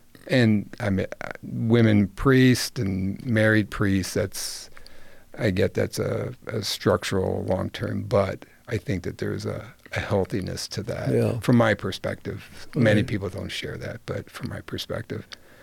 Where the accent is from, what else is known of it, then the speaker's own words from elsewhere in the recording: Detroit, Michigan, United States; I copied the Archbishop in Detroit because I grew up in the Detroit metro area.